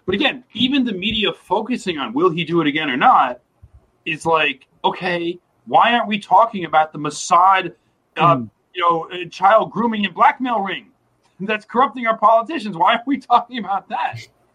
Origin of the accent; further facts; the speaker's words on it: United States; I'm American. We tend to have we don't really take the royals too seriously over here.